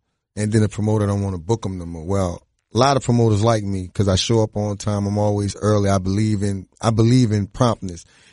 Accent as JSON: {"language": "English", "town": "New Orleans", "region": "Louisiana", "country": "United States", "said": "the fact that I'm from New Orleans, I got attitude."}